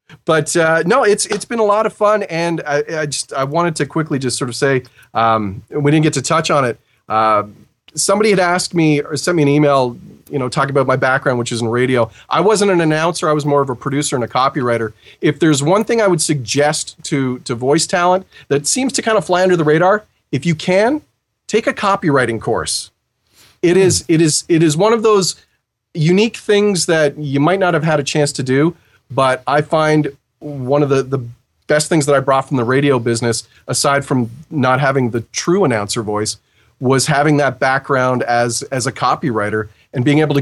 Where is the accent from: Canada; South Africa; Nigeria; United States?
Canada; Hey, I'm Canadian. Would I lie to you?